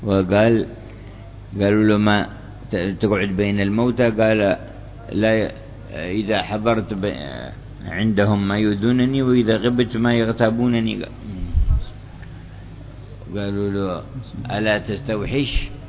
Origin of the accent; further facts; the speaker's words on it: Hadhramaut, Yemen; لكن في باقي المدن عندنا في حضرموت وغيره يقبرون ليلة ونهار